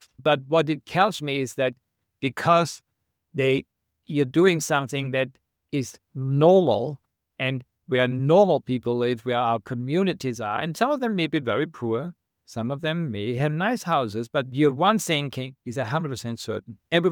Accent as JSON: {"language": "English", "country": "Austria", "said": "And I told them I was from Austria."}